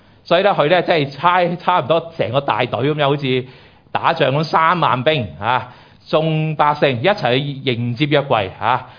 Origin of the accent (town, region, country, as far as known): Hong Kong